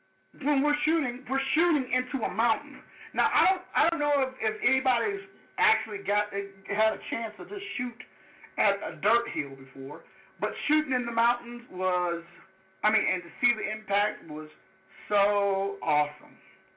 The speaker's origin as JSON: {"language": "English", "region": "Louisiana", "country": "United States", "said": "Let me tell you, I've never been so hot in my life, and I'm from Louisiana."}